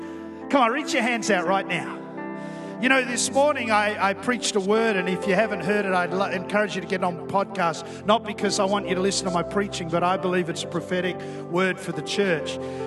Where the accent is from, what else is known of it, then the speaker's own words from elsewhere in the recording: Perth, Western Australia, Australia; I grew up in Perth